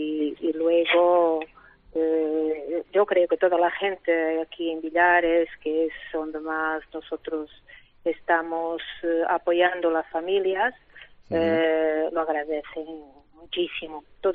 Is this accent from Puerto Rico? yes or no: no; Porto, Norte, Portugal; Spanish is a second language; now in Salamanca, Spain; Yo soy de Oporto. Soy de Portugal, de Oporto, uh-huh. Y estoy en Salamanca hace unos 6 años.